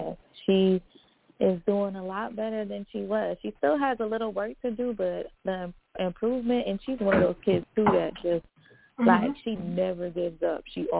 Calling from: Florida, United States; calling from Florida.

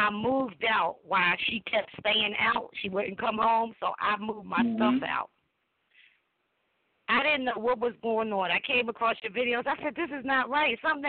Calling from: Philadelphia, Pennsylvania, United States; from Philadelphia.

